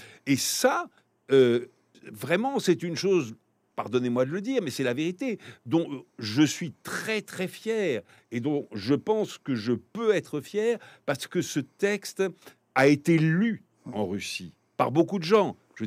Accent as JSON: {"language": "French", "country": "France", "said": "Mais aussi, je suis français."}